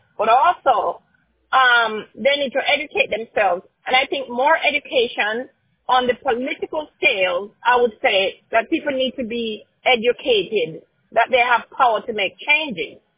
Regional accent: Jamaica; now in United States; I'm a Jamaican. I am brown. I'm not black. Black is like the color of a car. I am brown. I am Afro-Caribbean. I'm from African descent. I'm from Jamaica.

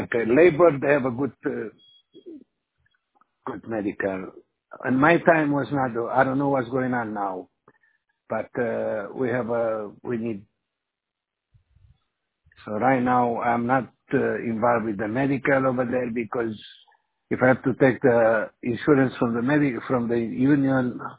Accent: Romania; I'm from Europe, from Romania.

